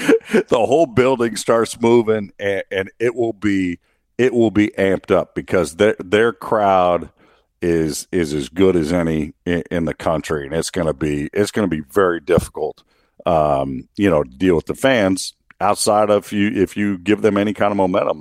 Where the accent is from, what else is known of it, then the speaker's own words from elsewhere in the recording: California, United States; man, I'm from California. We've dealt with earthquakes.